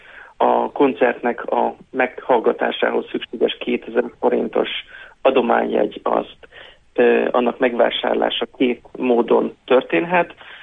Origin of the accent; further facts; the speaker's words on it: Eger, Heves, Hungary; Én ugye egri származású vagyok